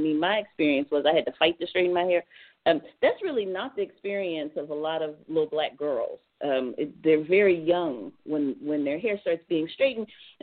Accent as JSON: {"language": "English", "region": "the South", "country": "United States", "tie": "born or raised there", "said": "And growing up in the South, my grandmother had, sounds like the same kind of hair that you have, is kind of wavy."}